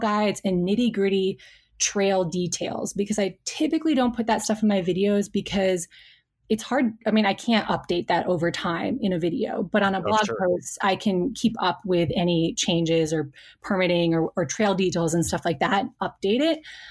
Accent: Connecticut, United States; So I was born in Connecticut. I kind of, you know, grew up on the East Coast. I went to college out on the East Coast.

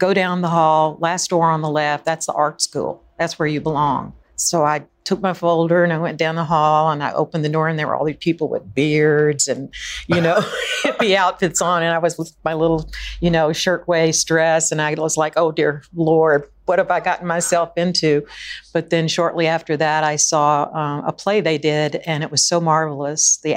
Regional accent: the South, United States; I just guess growing up in the South, you know, growing up especially with two sisters

